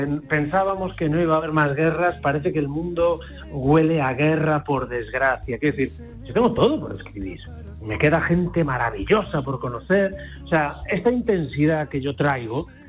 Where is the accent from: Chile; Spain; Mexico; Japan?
Spain; Galicia; A ver, yo soy un gallego emigrante, uno más, y encima me dedico a la música.